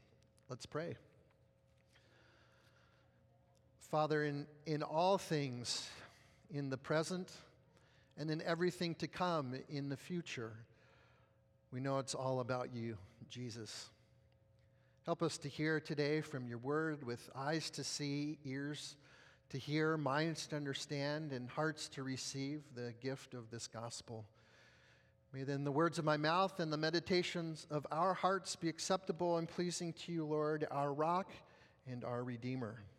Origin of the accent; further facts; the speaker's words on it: California, United States; apparently because I'm from California, and, well, dude, that's what we say.